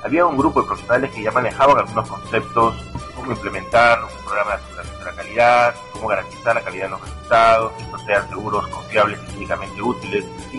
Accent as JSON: {"language": "Spanish", "country": "Peru", "said": "es cierto que en mi país, Perú, existe esta necesidad aún de capacitación"}